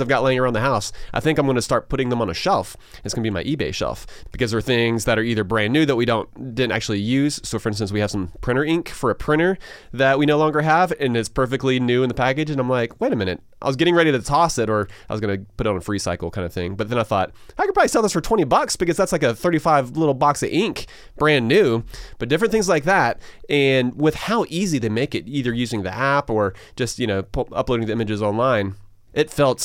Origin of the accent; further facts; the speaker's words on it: Augusta, Georgia, United States; I mean, I grew up in Augusta, which is very much still Coca-Cola territory.